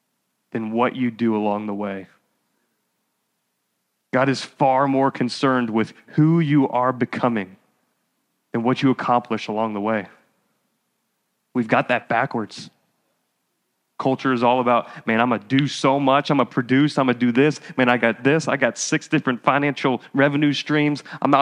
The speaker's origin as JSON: {"language": "English", "region": "New Jersey", "country": "United States", "said": "I'm from Jersey, baby."}